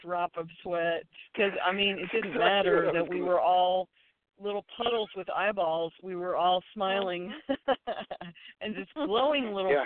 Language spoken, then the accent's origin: English; Texas, United States; And, it was rough on me, and I grew up in Texas, and we get the worst kind of heat imaginable